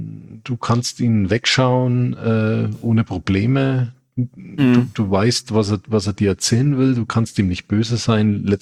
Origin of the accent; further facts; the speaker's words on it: Hof, Bavaria, Germany; die internationalen Hofer Filmtage drinnen vorkommen, ne, aus meiner Heimatstadt.